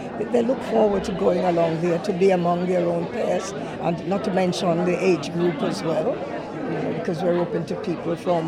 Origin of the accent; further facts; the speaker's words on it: Jamaica; because I'm a Jamaican